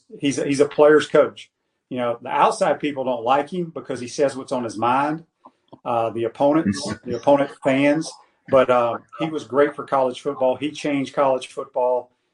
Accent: Mississippi, United States; Well, what's interesting, I grew up in the Mississippi Delta as well. My dad was a high school coach there.

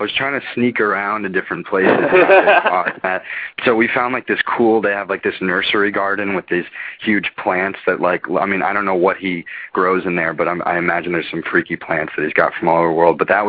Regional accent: New Jersey, United States; I grew up in New Jersey, working in New York as a kid, and I was like a child actor

